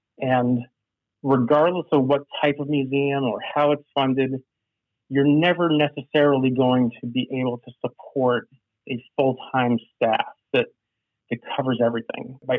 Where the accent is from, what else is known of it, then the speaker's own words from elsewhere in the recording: Connecticut, United States; So I think it goes way back to, you know, when I grew up in Connecticut